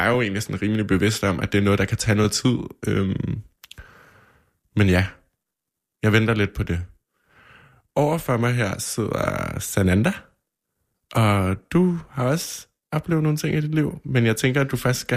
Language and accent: Danish; Køge, Zealand, Denmark; also born or lived in Nykøbing Falster; now in Copenhagen, Denmark; og jeg er 27 år gammel. Jeg er født og opvokset i Nykøbing Falster, eller jeg er født og opvokset i Køge og har boet i Nykøbing Falster i et del af mit liv.